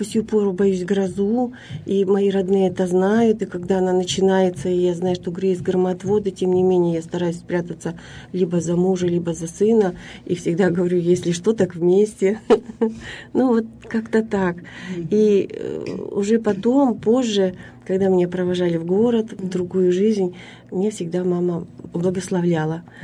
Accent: East Kazakhstan Region, Kazakhstan; now in Russia; Я приехала на Урал очень давно. Вообще я родилась в Восточно-Казахстанской области, росла в деревне.

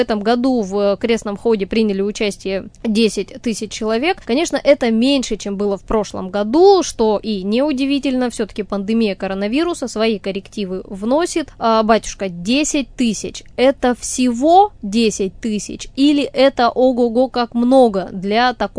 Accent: Yekaterinburg, Sverdlovsk Oblast, Russia; когда узнали артисты о том, что мы из Екатеринбурга

